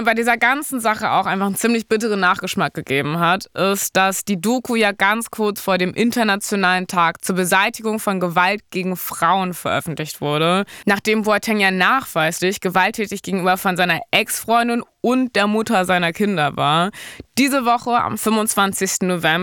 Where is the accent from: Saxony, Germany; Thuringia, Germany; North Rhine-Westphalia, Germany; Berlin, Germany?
Berlin, Germany; dass ich als Berlinerin auch ein Ghetto-Kid aus Berlin bin.